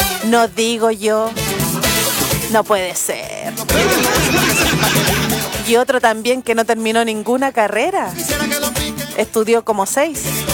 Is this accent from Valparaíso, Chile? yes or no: no; Antofagasta, Chile; also born or lived in Coquimbo / Santiago; yo vengo de Antofagasta, después Coquimbo, después Santiago, he ido bajando.